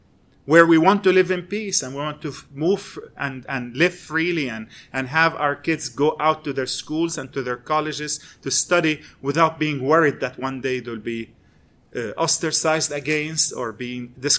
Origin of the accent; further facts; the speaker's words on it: Jerusalem, Jerusalem District, Israel; You see, I was born in Jerusalem. My parents' house still is in the old city of Jerusalem. And as a little child growing up there